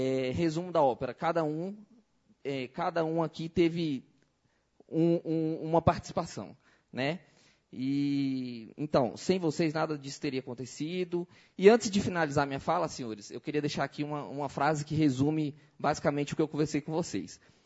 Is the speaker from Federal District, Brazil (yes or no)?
yes; Planaltina, Federal District, Brazil; porque morei naquela região, sou de Planaltina DF.